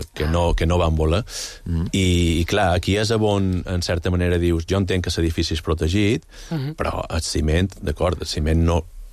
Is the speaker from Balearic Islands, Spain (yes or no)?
yes; Balearic Islands, Spain; Jo estiuetjat i he anat tots els caps de setmanes de quan era menut a Can Picafort. És a dir, que me sent de Can Picafort en gran part, perquè com la major part de mallorquins